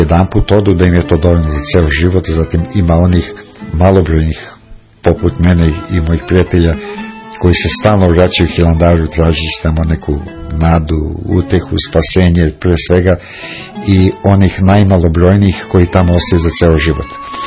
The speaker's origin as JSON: {"language": "Serbian", "country": "Serbia", "said": "znam da smo mi Srbi kao Srbi lenji i da pročitamo nešto"}